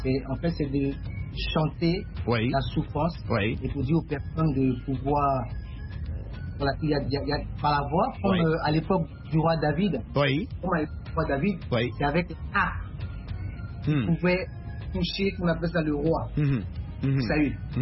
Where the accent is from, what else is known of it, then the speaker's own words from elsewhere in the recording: Abidjan, Côte d’Ivoire; moved away; Bon, moi, sincèrement, je suis parti d'Abidjan en 2006.